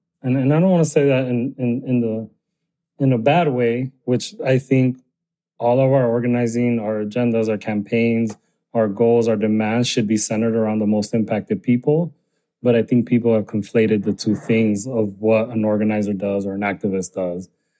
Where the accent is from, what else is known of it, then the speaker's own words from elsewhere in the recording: Arizona, United States; I grew up undocumented in Arizona, obviously one of the worst places you want to grow up undocumented in.